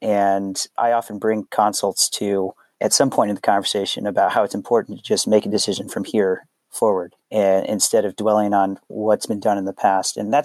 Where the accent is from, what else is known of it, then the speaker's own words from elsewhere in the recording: Oregon, United States; I'm from Oregon.